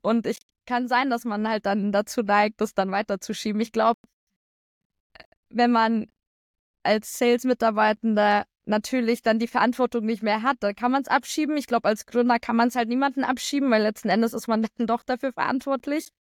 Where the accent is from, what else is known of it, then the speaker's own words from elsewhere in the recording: Munich, Bavaria, Germany; Ich bin in München aufgewachsen. Meine Eltern kommen aus der ehemaligen Tschechoslowakei.